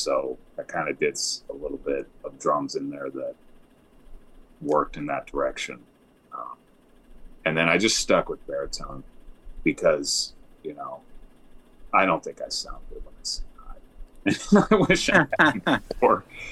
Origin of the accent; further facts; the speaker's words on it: Colorado, United States; Well, I grew up in Colorado, and I used to go to what was known as the Colorado Dark Arts Festival